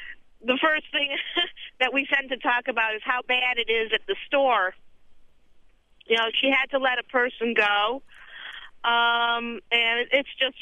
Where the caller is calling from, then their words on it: West Bloomfield, Michigan, United States; Yeah, I'm reporting from Michigan, and it is bad here.